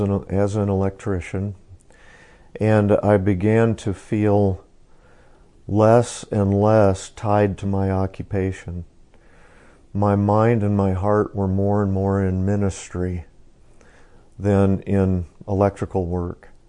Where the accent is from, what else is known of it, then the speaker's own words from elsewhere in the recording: Sedalia, Missouri, United States; Sedalia is my hometown. I was born here, so my parents and our families would make return trips to Sedalia to visit relatives and so on.